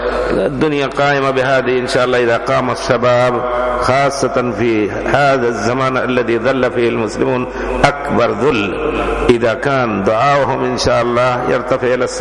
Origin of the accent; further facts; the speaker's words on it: India; Arabic is a second language; لكن بتجربتي وأنا هندي